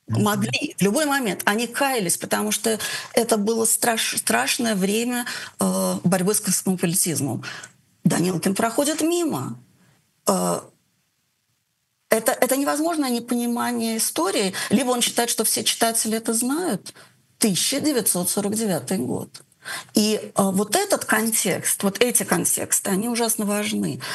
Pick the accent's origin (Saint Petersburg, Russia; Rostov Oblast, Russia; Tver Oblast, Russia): Saint Petersburg, Russia; Ну, я как питерский человек, конечно, придерживаюсь этого.